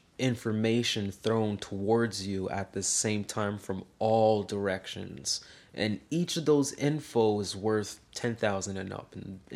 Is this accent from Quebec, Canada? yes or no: yes; Quebec, Canada; it's Quebecois here, bro, we drink, you know